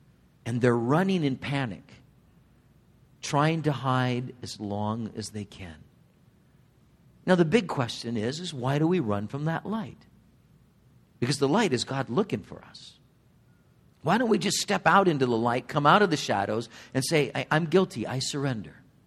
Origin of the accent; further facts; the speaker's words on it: California, United States; Valerie and I, we grew up in Southern California in Orange County.